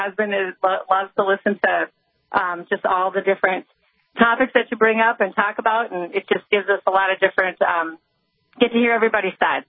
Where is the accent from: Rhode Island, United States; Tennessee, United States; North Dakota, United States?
North Dakota, United States; Bismarck; Yeah, I'm just calling from Fargo, North Dakota, but I'm from Bismarck.